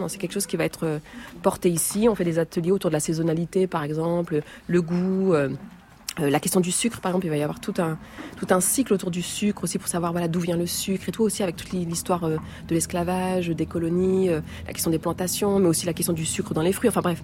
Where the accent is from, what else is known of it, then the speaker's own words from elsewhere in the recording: Rif, Morocco; moi personnellement, je viens du Maroc, d'une région du Maroc qui s'appelle le Rif